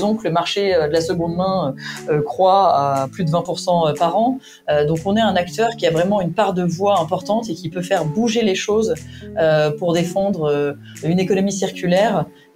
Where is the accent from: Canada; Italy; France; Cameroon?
France; Grenoble, Auvergne-Rhône-Alpes; Alors moi, je suis grenobloise, donc j'ai eu la chance d'être élevée plutôt au grand air, avec des parents qui étaient disquaires.